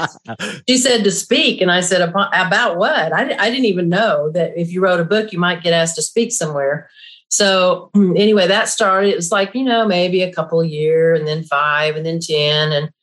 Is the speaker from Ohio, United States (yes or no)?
no; Oklahoma, United States; I grew up here in Oklahoma. Dad was a minister, married a minister.